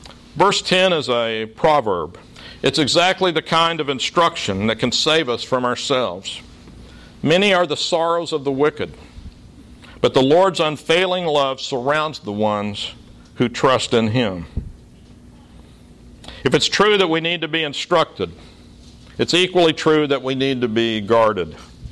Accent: Oklahoma, United States; Since I grew up in Oklahoma, I attended that great university in Norman, the Mecca of the American homeland.

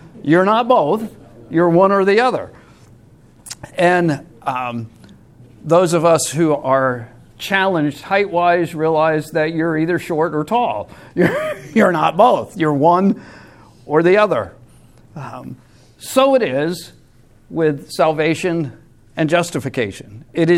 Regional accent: Long Island, New York, United States; moved away; Most of you know that I grew up in New York on Long Island, and as a young boy watching sports on TV, I was a New York Giants football fan because obviously we grew up in New York

